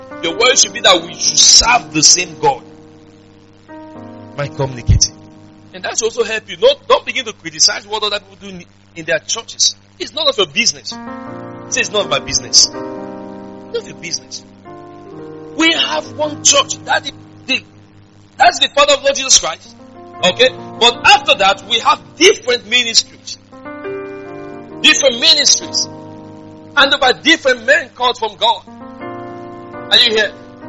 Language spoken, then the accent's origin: English; Nigeria; I'm from the Igbo tribe, but I know very much sure that I'm not going to marry an Igbo person.